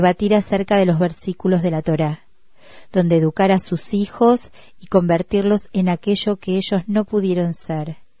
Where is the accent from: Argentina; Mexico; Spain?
Argentina; Soy argentina como mis padres y nieta de judíos polacos que llegaron a este país entre las dos guerras mundiales en busca de un futuro mejor.